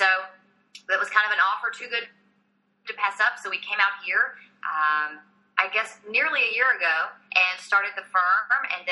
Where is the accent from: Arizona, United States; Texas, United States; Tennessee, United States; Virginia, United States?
Tennessee, United States; Nashville; And I thought I would go back to my hometown of Nashville and do some fun PR-related things there